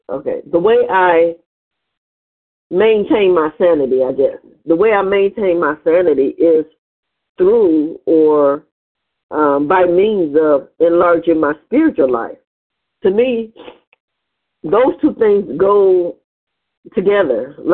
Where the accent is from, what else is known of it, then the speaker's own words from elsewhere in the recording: Cleveland, Ohio, United States; I'm a compulsive overeater. Really grateful to be here. I'm from Cleveland, Ohio.